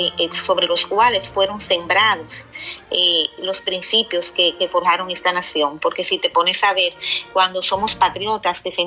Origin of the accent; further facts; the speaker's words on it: Dominican Republic; yo soy netamente dominicana porque hay un grupo muy grande de inmigrantes libaneses y palestinos aquí en la República Dominicana, porque mi abuela materna era libanesa